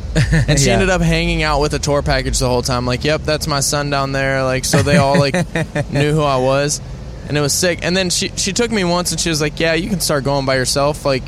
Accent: Louisville, Kentucky, United States; So like my address is Louisville, Kentucky.

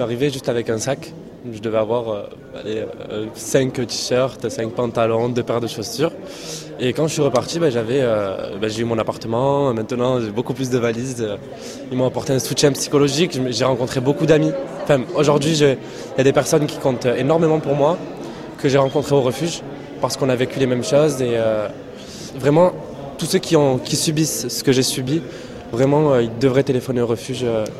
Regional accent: Marseille, Provence-Alpes-Côte d'Azur, France; accent: Marseille; De Marseille. Ça s'entend beaucoup.

